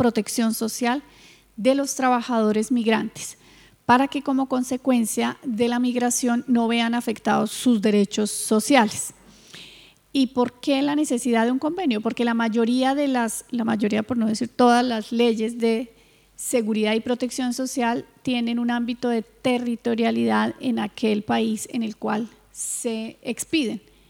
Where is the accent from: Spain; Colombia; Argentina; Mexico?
Colombia; yo soy colombiana de nacionalidad